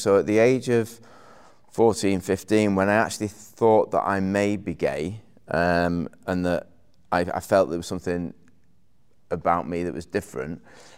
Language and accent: English; Manchester, North West England, United Kingdom; I was born in 1972. Very different era to where it is now, and I grew up in North Manchester, had two brothers. I was the baby of the family.